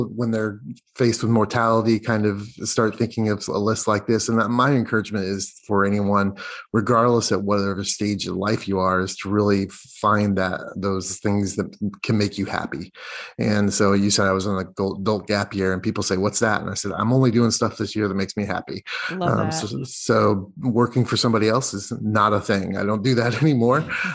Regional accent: Indiana, United States; now in Seattle, United States; Yeah. I'm from Indiana, but currently in Seattle.

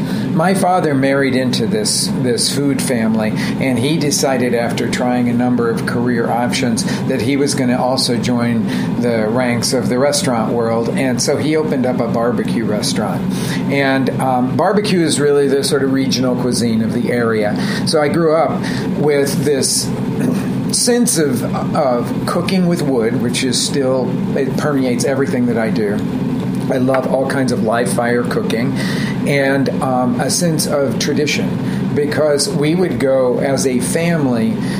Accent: Oklahoma City, Oklahoma, United States; born there; I was born in Oklahoma City, family of food people, restaurant people.

